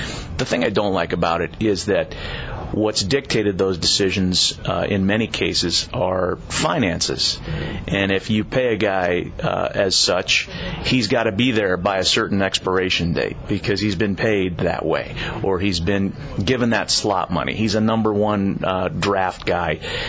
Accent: Moraga, California, United States; Yeah, born and raised in the Bay Area, East Bay guy, Moraga, California, and still get home to the Bay Area as often as I can

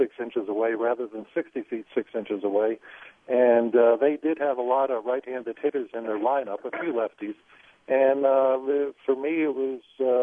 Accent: New Jersey, United States; But I grew up back in New Jersey despising the Dodgers, and then when the Giants drafted me, it was like a perfect match when we played each other.

